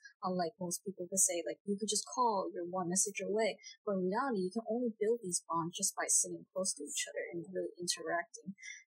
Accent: Brooklyn, New York, United States; I grew up in Brooklyn and I'm 19 years old.

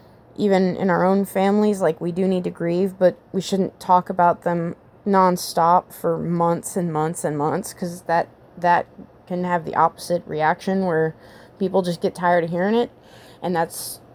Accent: United States; a pretty good claim to say that I'm an American. It's not like I just came here from Lesotho.

